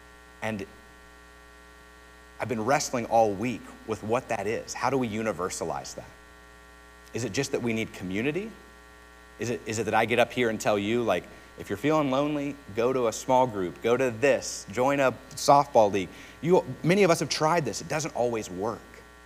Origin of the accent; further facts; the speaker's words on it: West Virginia, United States; I'm from West Virginia. It's a trek, you know, not a lot of people. I don't know people in Texas. I don't understand Texas, that's a different story.